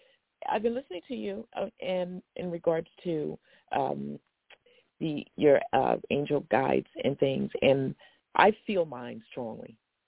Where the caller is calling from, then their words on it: Norristown, Pennsylvania, United States; I'm calling from Norristown, Pennsylvania.